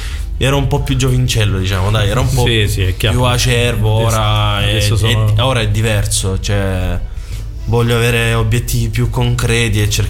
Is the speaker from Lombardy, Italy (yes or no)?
no; Lecce, Apulia, Italy; io sono di Lecce